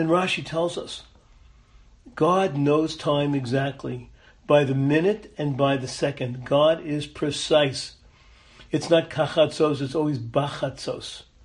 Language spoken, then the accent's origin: English; Brooklyn, New York, United States; I remember when I grew up in Crown Heights. It was a beautiful little park called the Brooklyn Botanic Gardens.